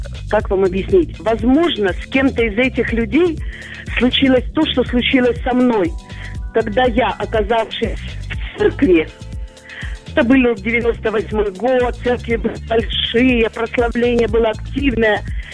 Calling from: Yalta, Crimea, Ukraine; Я из Ялты вам звоню.

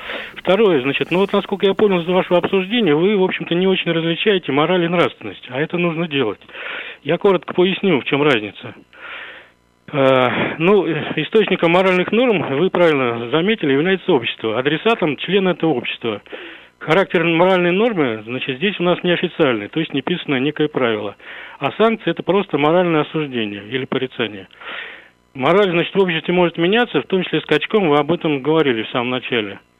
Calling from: Moscow, Russia; из Москвы.

